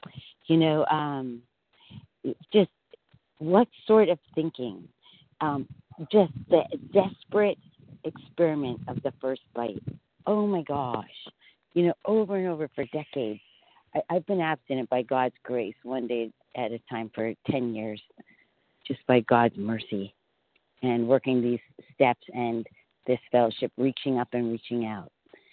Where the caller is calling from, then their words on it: Franklin, Tennessee, United States; From Franklin, Tennessee.